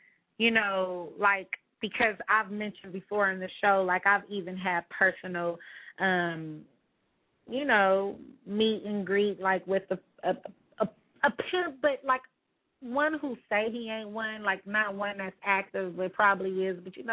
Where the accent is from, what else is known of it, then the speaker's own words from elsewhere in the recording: Los Angeles, California, United States; And, of course, I'm from South Central L.A., so I am surrounded by pimps, hoes, gangsters, pranks, everything.